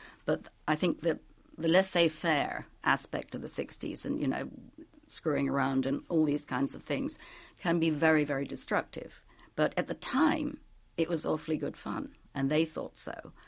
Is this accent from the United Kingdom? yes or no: yes; London, United Kingdom; also born or lived in Paris, France / Burma; now in New York, United States; And my mother and father were both Americans, but I grew up in London.